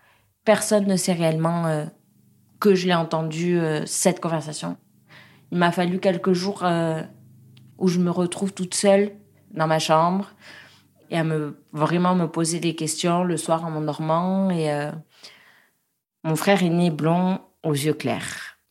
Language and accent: French; Pau, Nouvelle-Aquitaine, France; J'ai grandi à Pau avec mon papa, ma maman. J'étais fille unique jusqu'à mes 9 ans.